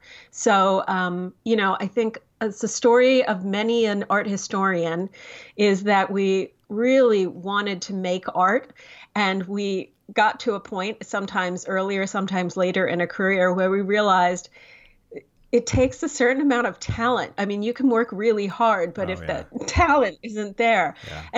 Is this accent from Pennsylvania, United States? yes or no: yes; Pennsylvania, United States; Well, originally I am from not that far from the Brandywine, from Berks County, Pennsylvania. And so I grew up in rural Pennsylvania